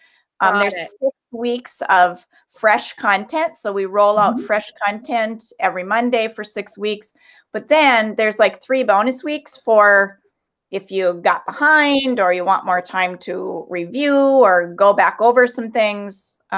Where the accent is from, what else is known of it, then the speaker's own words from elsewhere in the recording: Minnesota, United States; There's Minnesota, my home state.